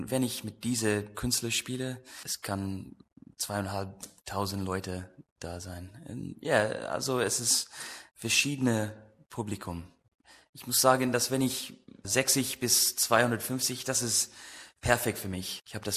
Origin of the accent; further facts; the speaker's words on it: Melbourne, Victoria, Australia; German is a second language; now in Düsseldorf, Germany; Ich komme aus Melbourne, Australien, aber im Moment wohne ich in Düsseldorf in Deutschland.